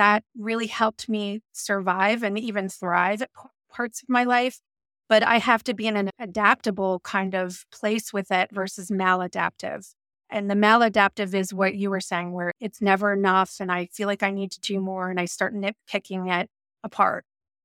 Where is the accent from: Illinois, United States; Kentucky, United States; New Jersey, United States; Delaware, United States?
Delaware, United States; I grew up in Delaware.